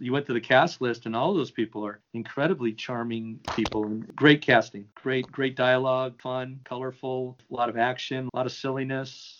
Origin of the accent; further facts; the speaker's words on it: Covina, California, United States; Just came to mind that parts of American Graffiti were shot in my hometown along Citrus Boulevard in Covina.